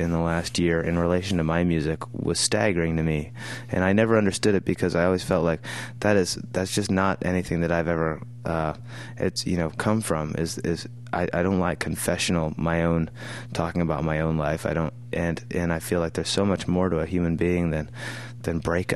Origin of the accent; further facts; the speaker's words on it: Idaho, United States; It was great, and that's actually one of the great things about being from Idaho is you can make up anything you want.